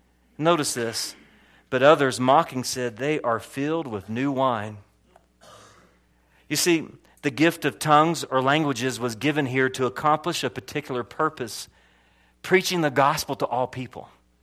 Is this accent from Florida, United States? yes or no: yes; Fleming Island, Florida, United States; now in Las Vegas, United States; I'm from Florida originally, came from a place called Fleming Island, never really saw a homeless person, never interacted with anything like that. Then I moved to Vegas, packed our bags, didn't know anyone, moved to Vegas